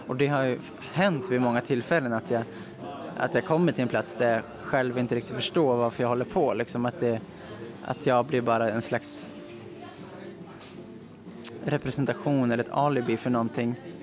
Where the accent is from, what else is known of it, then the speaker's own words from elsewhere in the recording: Östersund, Jämtland County, Sweden; Jag började träna cirkus när jag bodde uppe i Östersund där jag kommer ifrån.